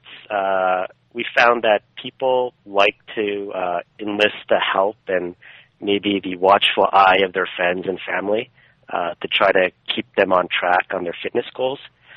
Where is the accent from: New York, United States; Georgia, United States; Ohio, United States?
Ohio, United States; Cleveland; Yeah, I grew up in Cleveland